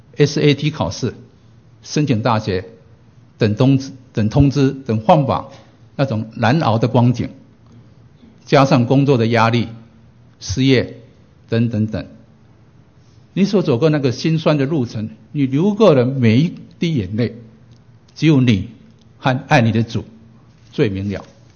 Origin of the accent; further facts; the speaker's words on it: China; born there; 我自己出生在中国，1962年，那时我正在读小学六年级。